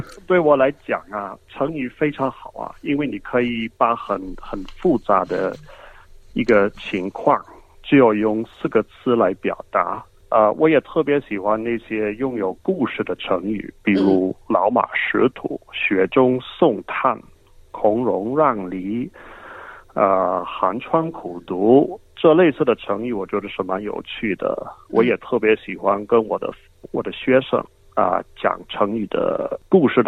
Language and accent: Chinese; Australia; 我们澳大利亚人很少有机会跟中国大陆人接触。那我是这么开始学中文呢？那是在我读9年级的时候，大概14岁了，